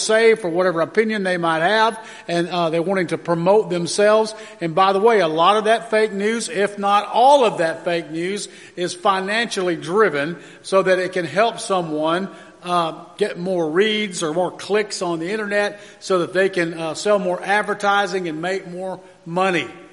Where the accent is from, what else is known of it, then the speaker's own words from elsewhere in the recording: Texas, United States; Yesterday, I was driving to my hometown, actually 2 days ago, in Texas